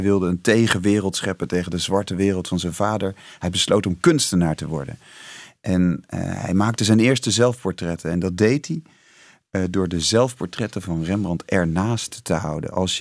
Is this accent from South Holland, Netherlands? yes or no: yes; Leiden, South Holland, Netherlands; ik kom uit Leiden. Dat is de stad van mijn jeugd.